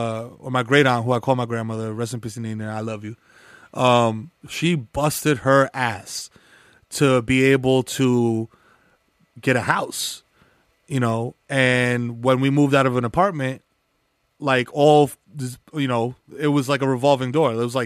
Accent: Cibao, Dominican Republic; I'm from the Cibao region. You know what I mean? Like, bordering on Haiti.

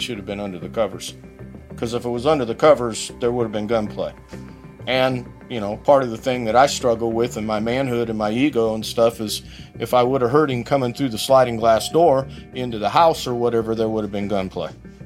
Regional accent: United States; I'm just a guy. I'm all American.

